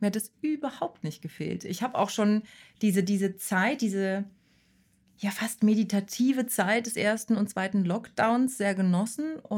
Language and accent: German; Cologne, North Rhine-Westphalia, Germany; Als Kind, als Kölner Kind, fährt man natürlich oft den Rhein runter und fährt zum Drachenfels.